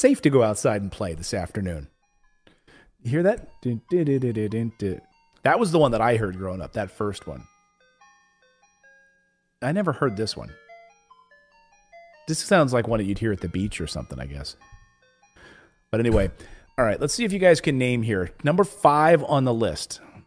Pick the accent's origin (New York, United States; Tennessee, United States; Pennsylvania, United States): Pennsylvania, United States; Philadelphia; I grew up in Philadelphia area, so we would have the Italian water ice.